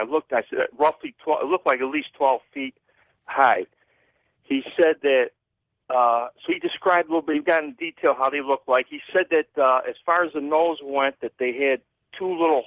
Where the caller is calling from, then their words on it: Sarasota, Florida, United States; I'm calling from Sarasota, Florida.